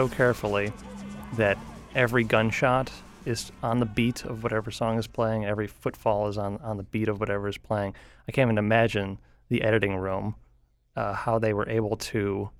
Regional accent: Illinois, United States; I'm from the suburbs of Chicago.

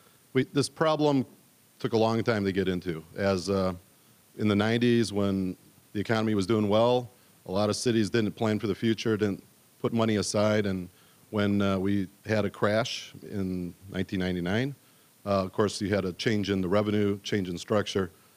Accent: Michigan, United States; born there; also born or lived in Kalamazoo; I was born in Michigan. I lived in Kalamazoo for the last 20 years.

